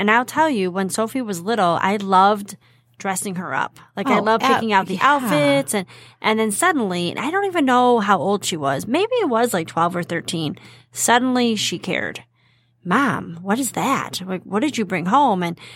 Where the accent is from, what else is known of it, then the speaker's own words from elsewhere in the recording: Dearborn, Michigan, United States; I literally took the bus twice my entire life to Fairlane Mall. Okay, I grew up in Dearborn.